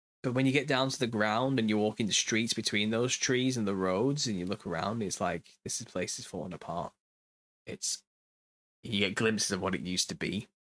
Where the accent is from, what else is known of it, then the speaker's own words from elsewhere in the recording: Yorkshire and the Humber, United Kingdom; Maybe I hate Lancashire so much because I'm from Yorkshire.